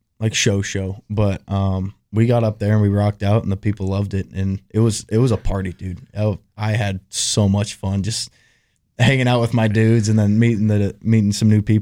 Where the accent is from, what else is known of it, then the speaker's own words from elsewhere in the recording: Washington, United States; He's an East Washington boy. I'm from the West side, but.